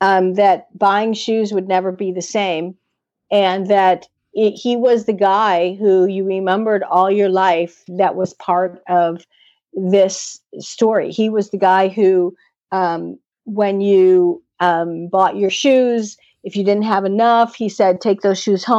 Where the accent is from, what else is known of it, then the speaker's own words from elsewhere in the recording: Chicago, Illinois, United States; with a shirt signed by all of the Bears growing up in Chicago.